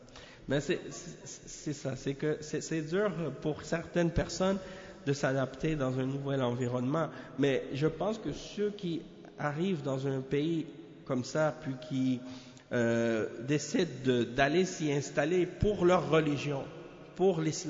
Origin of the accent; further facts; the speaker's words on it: Canada; born there; parce que je suis né au Canada ou des choses de ce genre